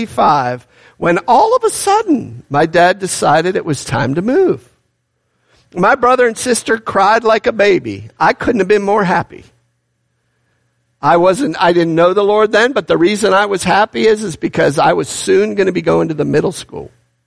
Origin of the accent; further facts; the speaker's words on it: Cleveland, Ohio, United States; I grew up in Cleveland, Ohio.